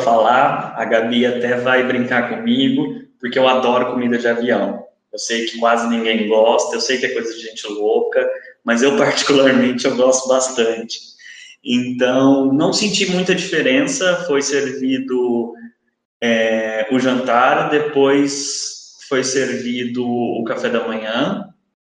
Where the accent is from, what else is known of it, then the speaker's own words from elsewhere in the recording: São Paulo, Brazil; now in Porto, Portugal; lembrando que eu saí do Porto, né, no aeroporto Francisco Sá Carneiro, cheguei no Brasil no aeroporto de Guarulhos, em São Paulo. Posteriormente, no outro dia, eu peguei um voo no aeroporto de Congonhas até o aeroporto de Ribeirão Preto, que é mais próximo à minha cidade natal.